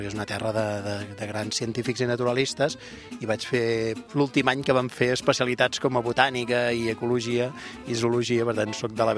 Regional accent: Sant Vicenç de Montalt, Catalonia, Spain; Soc fill del Maresme, soc xurraví, soc de Sant Vicenç de Montalt, una terra on jo vaig néixer bàsicament d'horta i vinyes, i mar i muntanya, i per tant doncs, he crescut anant a buscar musclos i pescant pops quan era molt petit

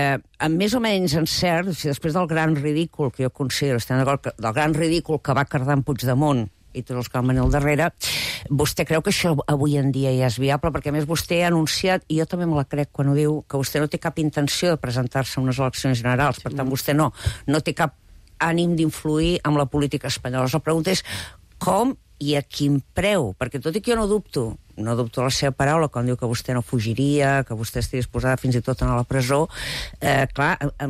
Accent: Catalonia, Spain; Jo soc espanyola. I soc catalana, orgullosa i espanyola.

